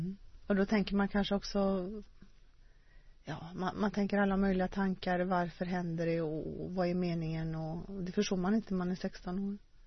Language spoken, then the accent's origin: Swedish; Gothenburg, Västra Götaland County, Sweden; Ja, jag är från Göteborg.